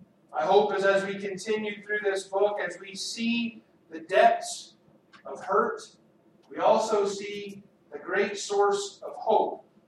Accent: Texas, United States; I've shared my stories with you before about growing up in the Texas panhandle and the tornado warnings that happened there.

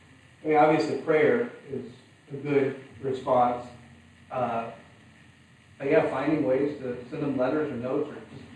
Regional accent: United States; I mean, as a people, as an American people, we give in the billions of dollars every year.

